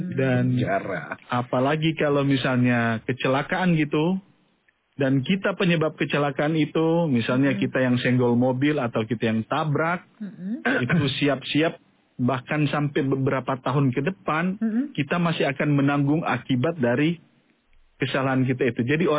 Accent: Manado, North Sulawesi, Indonesia; Saya orang Manado.

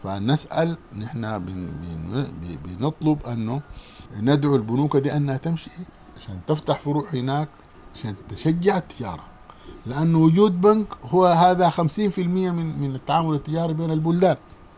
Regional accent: Sudan; من منتجات زراعية أخرى لا تتوفر هنا وتتوفر عندنا في السودان

